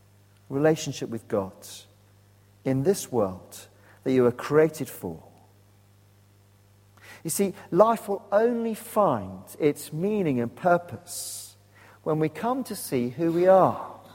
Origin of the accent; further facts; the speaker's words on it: Wales, United Kingdom; I love a good cry. I'm a Welshman. I can weep at most things.